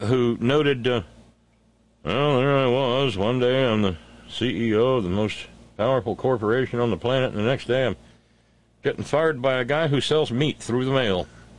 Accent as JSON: {"language": "English", "country": "United States", "said": "it's getting harder and harder to actually be proud of and admit that I'm actually an American."}